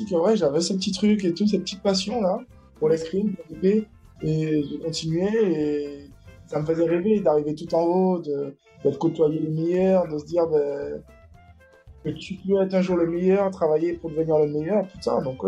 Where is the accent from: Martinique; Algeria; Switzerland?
Martinique; je viens de la Martinique, de la Caraïbe. J'ai commencé, toute ma famille vit là-bas. Mon père est d'origine saint-lucienne, il est arrivé en Martinique à 11 ans. Et ma mère est d'origine martiniquaise, elle est née là-bas.